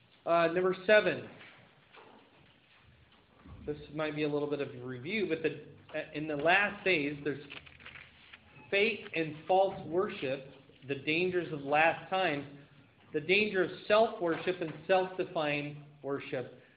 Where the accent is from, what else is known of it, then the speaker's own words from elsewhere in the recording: Iowa, United States; But I grew up in Iowa, and beef just seems to hit home with me.